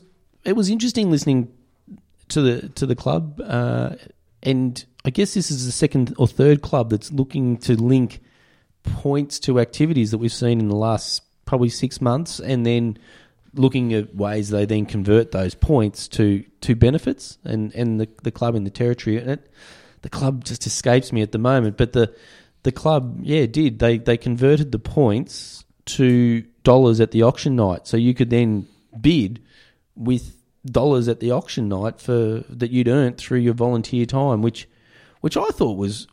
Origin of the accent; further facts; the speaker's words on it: Melbourne, Victoria, Australia; And we were interested, and we come from Melbourne, you know, so her community is certainly going to be interested in that story.